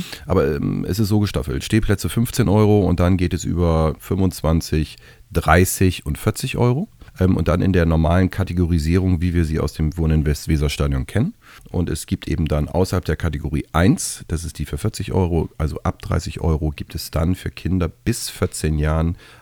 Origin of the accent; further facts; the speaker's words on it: Delmenhorst, Lower Saxony, Germany; also born or lived in Bremen; meine Eltern sind, wie es damals so war, in den Ende 70ern aus Bremen, weil ich bin gebürtiger Bremer, wie so viele natürlich auch, in den Speckgürtel gegangen. Sie kamen nach Delmenhorst